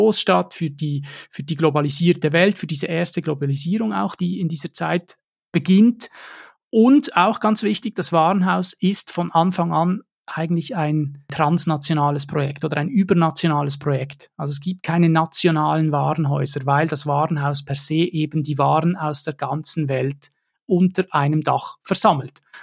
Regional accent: Switzerland; also zum Beispiel auch bei uns in der Schweiz, in der Ostschweiz, Innerschweiz, Glarus, Basel

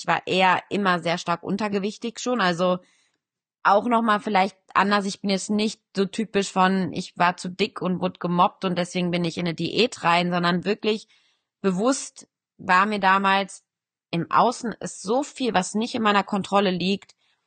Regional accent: Cologne, North Rhine-Westphalia, Germany; now in Switzerland; Ich komme ursprünglich aus der Ecke von Köln, lebe jetzt aber bei Zürich

